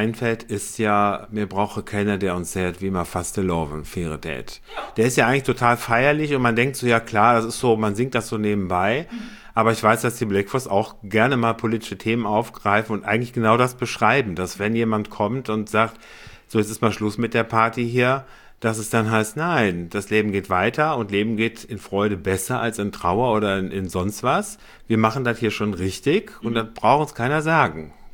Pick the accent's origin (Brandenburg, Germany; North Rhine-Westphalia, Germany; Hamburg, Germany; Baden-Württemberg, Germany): North Rhine-Westphalia, Germany; Cologne; born there; ich bin gebürtiger Kölner